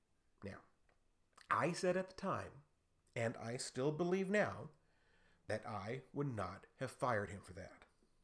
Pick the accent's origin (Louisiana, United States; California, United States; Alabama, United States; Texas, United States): Texas, United States; San Antonio; the United States Federal Aviation Administration responded to attempts by politicians in my hometown of San Antonio, Texas, that were preventing Chick-fil-A from opening in their airport.